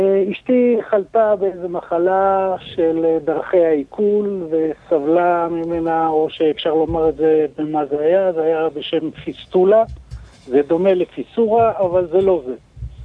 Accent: Jerusalem, Jerusalem District, Israel; אני ירושלמי, ירושלמי ותיק.

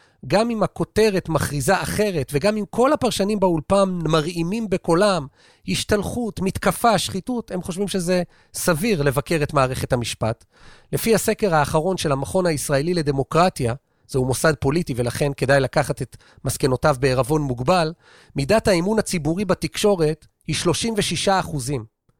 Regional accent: Tel Aviv, Tel Aviv District, Israel; אני תל אביבית דור שלישי, גם מצד האבא וגם מצד האמא

